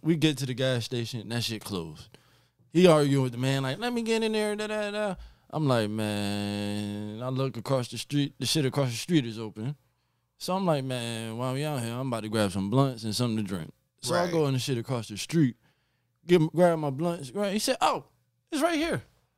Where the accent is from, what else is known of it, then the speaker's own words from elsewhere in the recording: New Jersey, United States; Listen, I'm from New Jersey. I never seen a Bitcoin ATM.